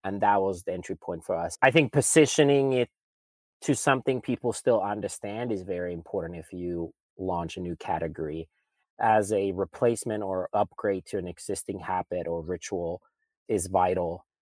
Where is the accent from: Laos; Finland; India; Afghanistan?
Finland; now in United States; And I'm originally from Finland